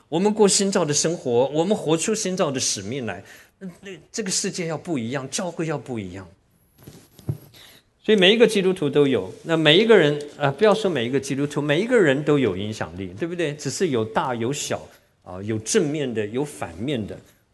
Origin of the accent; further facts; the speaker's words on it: Taiwan; 我至少我在台湾长大的那么多年来